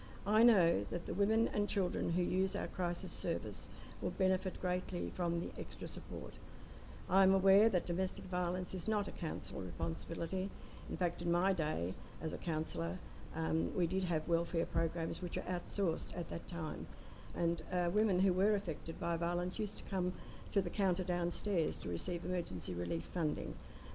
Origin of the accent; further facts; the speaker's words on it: Victoria Point, Queensland, Australia; Good morning, everybody. … from Victoria Point.